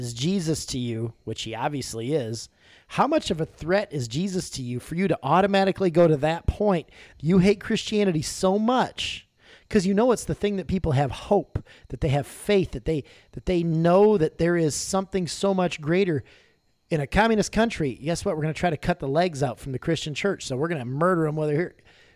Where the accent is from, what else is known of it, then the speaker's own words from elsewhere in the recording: Michigan, United States; Think about, I'm a Michigan fan. We're from Michigan originally.